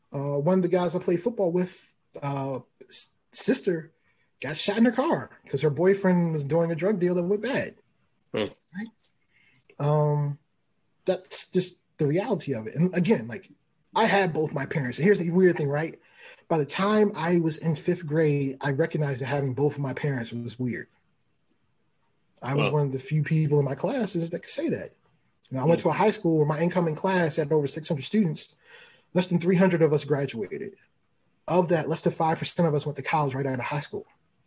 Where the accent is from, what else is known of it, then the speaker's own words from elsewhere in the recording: Baltimore, Maryland, United States; Look, I mean, growing up in Baltimore, my parents did their best to shelter me, right?